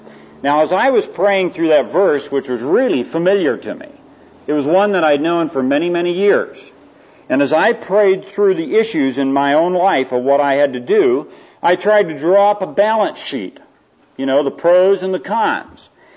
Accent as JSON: {"language": "English", "town": "Spokane", "region": "Washington", "country": "United States", "tie": "born or raised there", "said": "That's the local asylum outside my hometown of Spokane, Washington."}